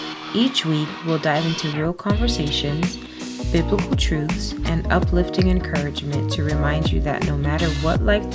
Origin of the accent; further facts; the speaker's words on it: Delaware, United States; also born or lived in Florida; I was born in Florida, and around fifth grade, I moved to Delaware, which is where I am now. And I grew up a Christian.